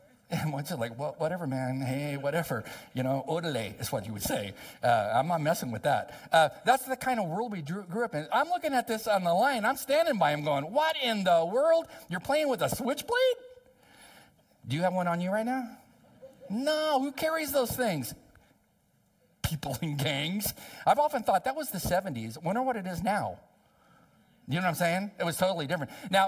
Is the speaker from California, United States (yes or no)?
yes; El Centro, California, United States; I grew up on the Mexican border in the desert of Southern California near Yuma. Is a little town called El Centro. It's near Calexico, California, and right across the border is Mexicali. So I was born and raised there. I lived there 20 years in the desert.